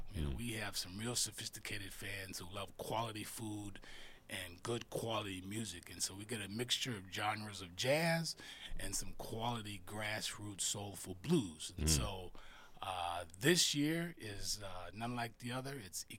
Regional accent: Wisconsin, United States; We're from Wisconsin, but we like to think like we're from Texas and do things big.

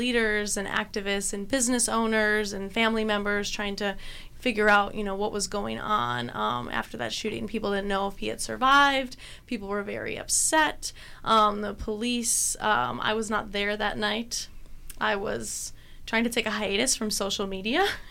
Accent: Kenosha, Wisconsin, United States; I'm from Kenosha.

